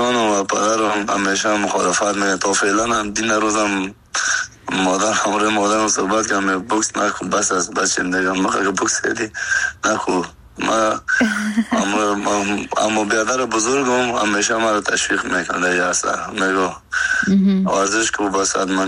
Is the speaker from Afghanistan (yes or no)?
yes; Afghanistan; moved away as an adult; از سن خورترکی از 14 سالگی تا که از افغانستان برم آمدیم 20 ساله بودم